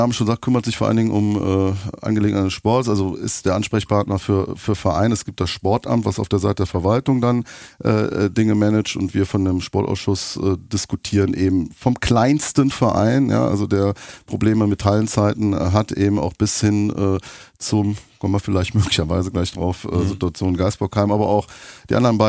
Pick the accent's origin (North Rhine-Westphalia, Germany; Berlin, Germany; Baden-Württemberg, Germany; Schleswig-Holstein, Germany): North Rhine-Westphalia, Germany; Euskirchen; Ja, genau, aus Euskirchen.